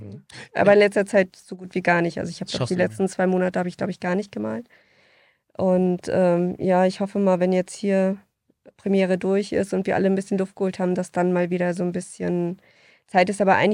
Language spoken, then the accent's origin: German; Putbus, Mecklenburg-Vorpommern, Germany; Ich komme ja aus Putbus